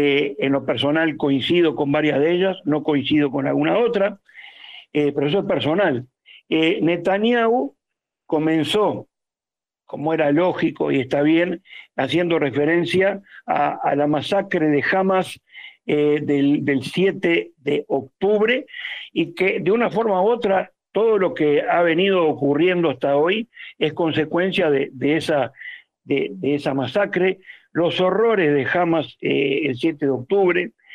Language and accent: Spanish; Uruguay; como judío uruguayo